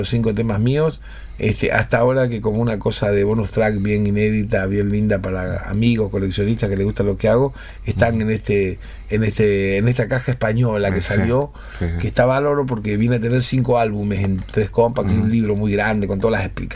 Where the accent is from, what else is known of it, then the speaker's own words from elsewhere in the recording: Argentina; also born or lived in Mexico; yo estaba transitoriamente viviendo en Argentina, porque somos argentinos